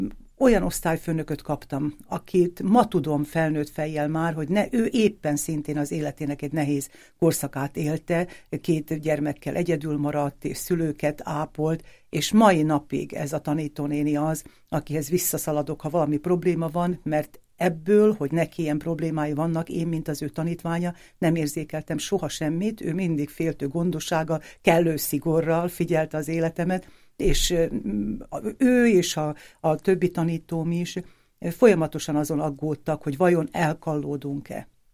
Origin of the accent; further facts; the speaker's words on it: Šamorín, Trnava Region, Slovakia; 57 éves közgazdászmérnök vagyok, a Pozsonyi Közgazdasági Egyetemen szereztem a diplomámat, de a Somorjához, Somorja városhoz kötődik az egész életem. Ott születtem, ott jártam az iskoláimat.